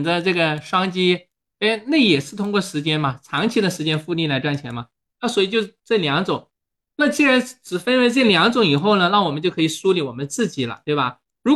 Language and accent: Chinese; China; 我们中国人